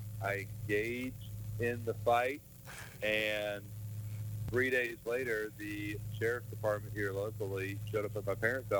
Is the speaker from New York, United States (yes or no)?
no; Tampa, Florida, United States; I grew up in Tampa. Started playing football when I was 4 years old.